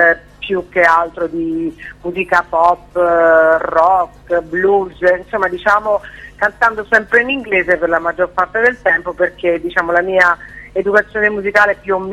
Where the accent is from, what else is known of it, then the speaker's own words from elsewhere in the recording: Rome, Lazio, Italy; Dunque, io sono di Roma, vivo a Roma e sono nata a Roma.